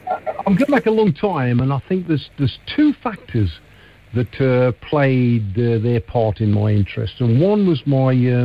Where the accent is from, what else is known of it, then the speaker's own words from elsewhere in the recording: Blackheath, West Midlands, United Kingdom; I was born and bred in Blackheath, and until I moved to the Welsh borders, I've lived and worked all my life within 5 miles of where I was born.